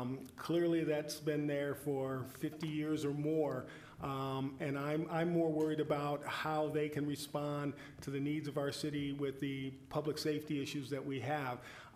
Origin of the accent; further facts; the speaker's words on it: Pittsfield, Massachusetts, United States; I grew up in the Common, Pittsfield. My home is like a couple of blocks away